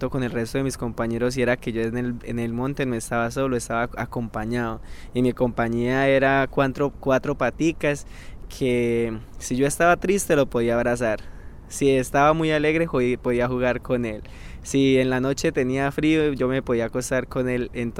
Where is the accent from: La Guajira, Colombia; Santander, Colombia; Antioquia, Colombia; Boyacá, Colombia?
Santander, Colombia; Bucaramanga; Yo soy de Bucaramanga, yo nací en Santander, pues dicen que nosotros somos bravos, que tenemos un genio templado